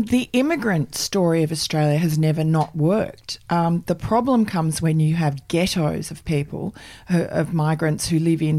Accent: Queens, New York, United States; born there; I was born in Jamaica, Queens, which is Donald Trump territory.

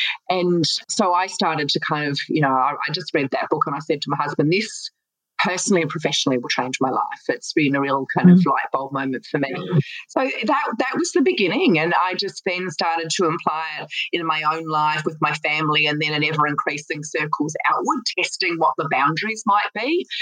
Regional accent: New Zealand; So I grew up in New Zealand, in the country, and knew from a very young age

